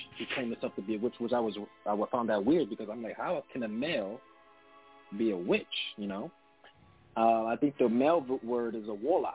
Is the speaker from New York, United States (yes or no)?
yes; Brooklyn, New York, United States; also born or lived in Lower East Side, United States; So I used to live in the Lower East Side when I was a kid, right, before Brooklyn, because I'm from Brooklyn